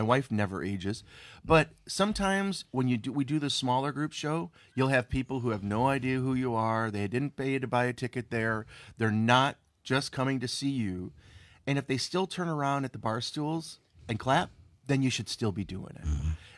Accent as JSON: {"language": "English", "town": "Howard", "region": "Wisconsin", "country": "United States", "tie": "born or raised there", "said": "Well, I grew up in Howard, so I kind of knew all of those"}